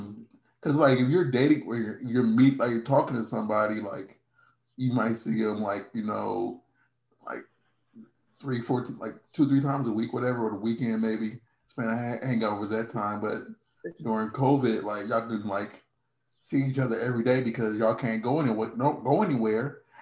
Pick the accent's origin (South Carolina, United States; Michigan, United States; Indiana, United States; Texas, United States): Indiana, United States; now in Los Angeles, United States; I was grateful not to be near my family when I moved out here to LA from Indiana. So I'm just glad not to be in that state, in the vicinity, in the region anymore.